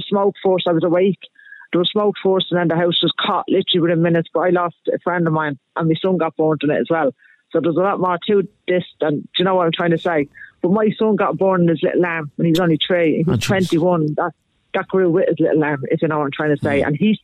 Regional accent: Dublin, Leinster, Ireland; I'm from Dublin, obviously, but I don't live in Dublin

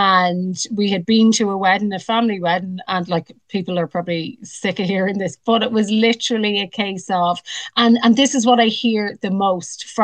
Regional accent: Ireland; now it's great that we're Irish people talking about this

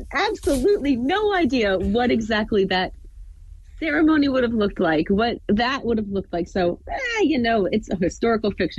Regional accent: Philadelphia, Pennsylvania, United States; So I grew up in Philadelphia. … settled in Philadelphia in the early 1800s.

